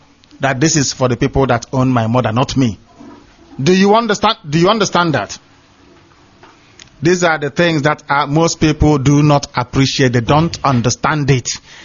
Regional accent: Ibeku, Abia, Nigeria; I grew up in the village, Isiama Faruku Ibeku

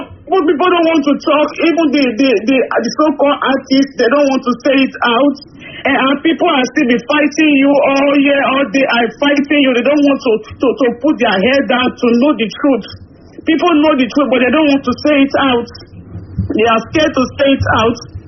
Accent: Biafra, Nigeria; now in Netherlands; I am a Biafra woman. And even people is asking me, because I live in the Netherlands, people is asking me where I come from. I said, I came from Biafra.

